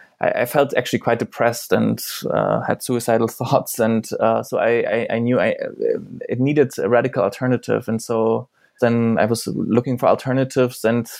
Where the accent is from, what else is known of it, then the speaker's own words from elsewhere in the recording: eastern Germany, Germany; English is a second language; I come from Eastern Germany